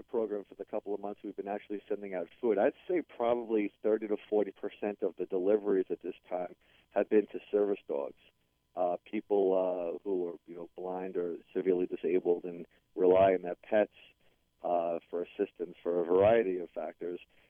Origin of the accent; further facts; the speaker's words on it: New York, United States; because even though I'm from New York, you know, I just don't want to help people who need help in New York.